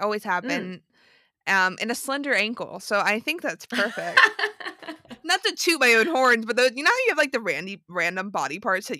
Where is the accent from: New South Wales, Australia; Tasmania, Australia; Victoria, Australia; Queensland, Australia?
Tasmania, Australia; Like, I'm from Tasmania.